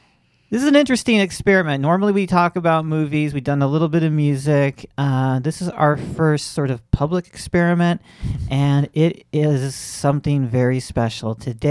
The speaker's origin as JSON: {"language": "English", "region": "Florida", "country": "United States", "tie": "born or raised there", "said": "the first Hooters was in Clearwater, Florida, about 40 miles from my hometown. And my hometown actually had the fourth Hooters."}